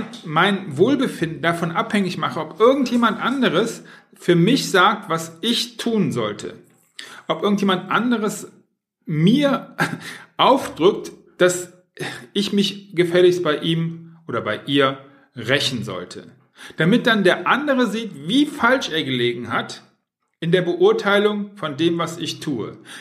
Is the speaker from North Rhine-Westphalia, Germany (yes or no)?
yes; Düsseldorf, North Rhine-Westphalia, Germany; ich komme aus Düsseldorf